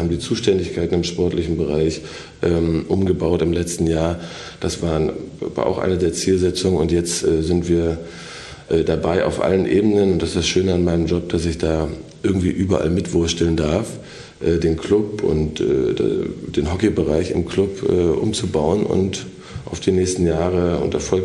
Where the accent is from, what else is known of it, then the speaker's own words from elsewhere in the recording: Potsdam, Brandenburg, Germany; ich habe auf Schotter angefangen, in Potsdam, ich komme aus Potsdam.